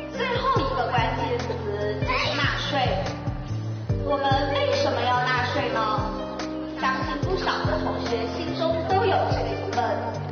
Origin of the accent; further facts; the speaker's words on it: Liuzhou, Guangxi, China; 以及我们柳州人引以为豪的各种桥梁